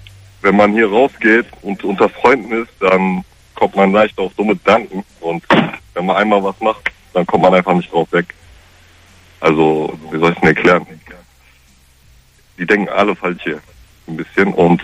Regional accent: Rüsselsheim, Hesse, Germany; Also ich komme ja aus Rüsselsheim, vielleicht haben Sie schon gehört, das ist ja eine asoziale Stadt hier ein bisschen.

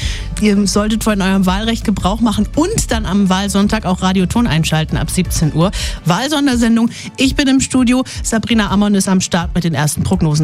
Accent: Bavaria, Germany; ich gehe heute Abend auf den Fasching in Feuchtwangen. Mhm. Das ist in der Nähe von meinem Heimatdorf

